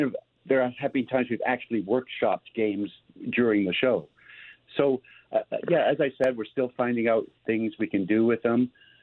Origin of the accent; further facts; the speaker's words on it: Canada; Oh, we're so Canadian.